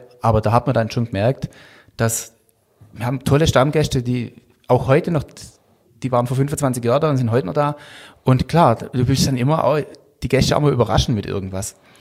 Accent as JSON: {"language": "German", "town": "Hüsbach", "region": "Baden-Württemberg", "country": "Germany", "said": "Ja, ich komme aus Hüsbach."}